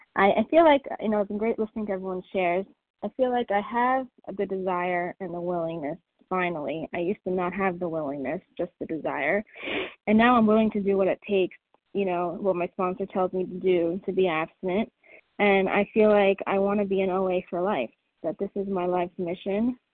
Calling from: Houston, Texas, United States; I'm calling from Houston, Texas.

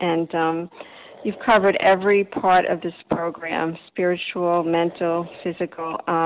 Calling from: Delray Beach, Florida, United States; I'm calling from Delray Beach, Florida.

